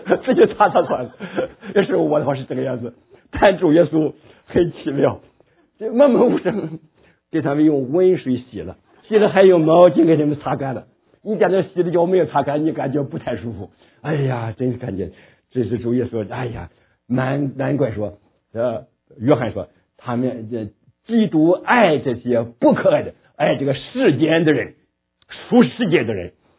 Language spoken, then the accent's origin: Chinese; Shandong, China; 我们山东人真骂人的话，你们就听不懂的，只有我们才听得懂。